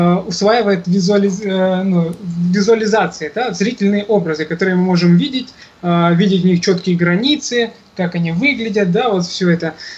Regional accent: Krasnodar, Krasnodar Krai, Russia; я в городе Краснодар. Меня так жизнь, конечно, как Руслана, не кидала из города в город. Это мой родной город. Я здесь родился, здесь живу.

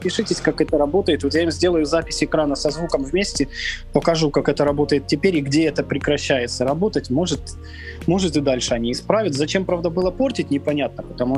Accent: Kursk, Kursk Oblast, Russia; Я из Курска

